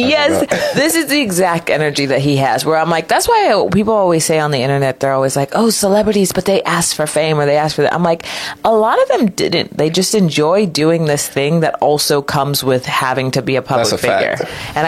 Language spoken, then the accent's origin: English; California, United States; Oh, a weekend. I'm from Southern California, so...